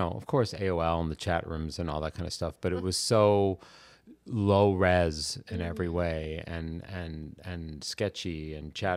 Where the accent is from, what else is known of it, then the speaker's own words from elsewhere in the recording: Boston, Massachusetts, United States; I can't do a Bostonian accent and I'm from Boston